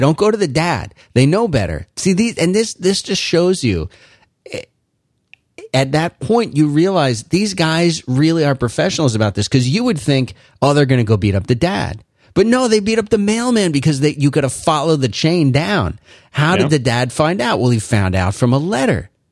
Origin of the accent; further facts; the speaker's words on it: Philadelphia, Pennsylvania, United States; I grew up in Philadelphia, so what you had, I had some of.